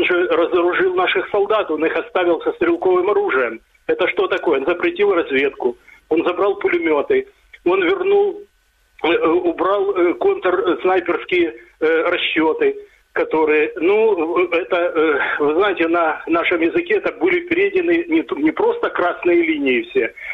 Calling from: Dnipro, Dnipropetrovsk Oblast, Ukraine; Я звоню из города Днепр. … Это тот город, который находится, вы знаете, чуть больше 200 километров от линии фронта.

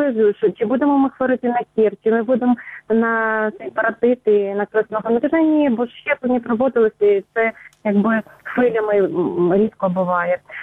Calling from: Rivne, Rivne Oblast, Ukraine; я з міста Рівна. 78-го року народження, тобто я дитина Радянського Союзу

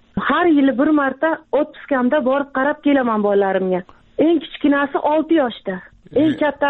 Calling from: Moscow, Russia; 1974 yılda tug'ilganman. Turmush o'rtog'im o'lgan. 4 nafar farzandim bor. Hozir Moskva shahridan sizlarga telefon qilyapman. Moskvada bolalarim boqish uchun ishlagani kelganman shu yerga. 4 yildan beri bitta joyda ishlayman, bitta kvartirada yashayman.

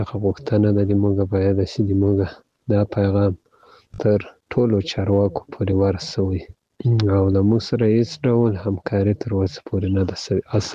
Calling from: Ghazni, Afghanistan; زه د غزنی ولایت دیاک دی ولسوالۍ څخه تاسو ته پیغام پرېږدم.

